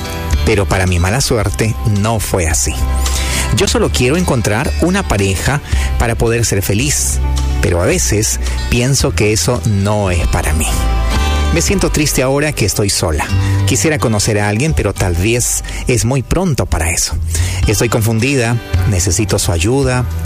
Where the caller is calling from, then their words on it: Asunción, Paraguay; Soy de Asunción, Paraguay.